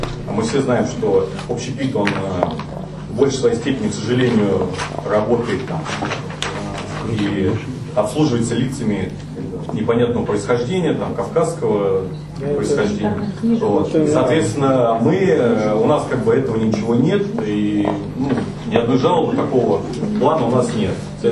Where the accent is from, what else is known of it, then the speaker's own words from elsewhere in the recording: Moscow, Russia; я вырос, родился в Лефортово